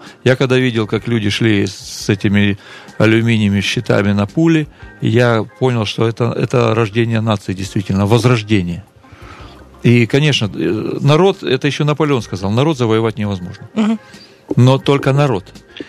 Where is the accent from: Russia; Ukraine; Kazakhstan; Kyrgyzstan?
Ukraine; я как гражданин Украины, я украинец, ну, так, по отцу, допустим, потому что по материнской линии там сложный вопрос.